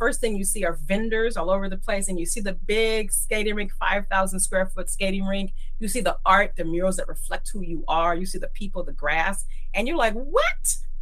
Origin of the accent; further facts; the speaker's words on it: Oakland, California, United States; being born and raised in East Oakland, Highland Hospital, the Casamont, you can't get more East Oakland than